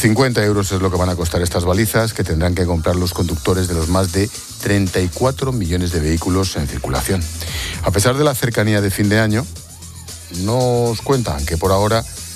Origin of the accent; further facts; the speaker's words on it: Spain; Lo que es obvio es que somos españoles, siempre tenemos que esperar al último momento para comprarla.